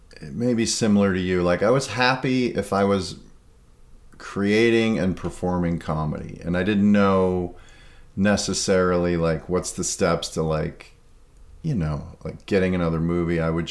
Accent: Chicago, Illinois, United States; She's from the Northwest. I'm from Chicago. So we've gone to Chicago a fair amount.

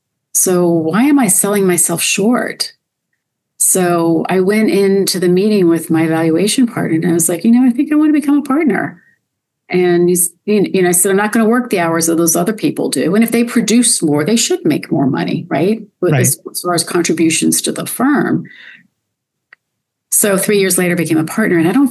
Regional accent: Rockville, Maryland, United States; also born or lived in Texas; Well, I actually grew up, for the most part, right outside of Washington, D.C. in Rockville, Maryland. But my mom's family is from Texas. I was actually born in Texas.

